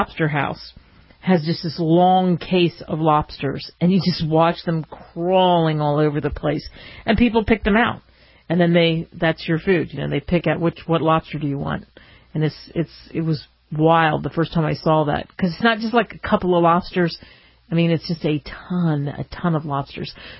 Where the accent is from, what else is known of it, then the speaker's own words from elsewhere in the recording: Philadelphia, Pennsylvania, United States; where I grew up in Philly, outside of Philly, and had been to the Liberty Bell and the Constitution Center